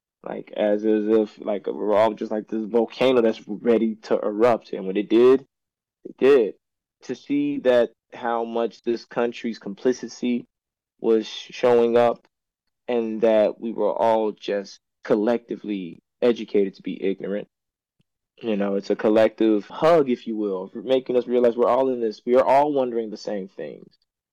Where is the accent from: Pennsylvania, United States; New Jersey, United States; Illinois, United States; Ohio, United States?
Illinois, United States; Chicago; And during that time, as you know, I'm from Chicago. I've never in my life ever had to experience a forest fire.